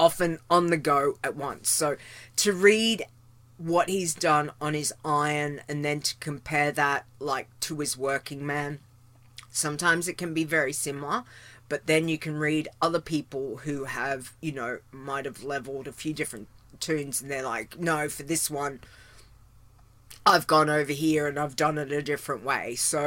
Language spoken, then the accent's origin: English; Australia; Yes, I am definitely in Australia. I am an Aussie.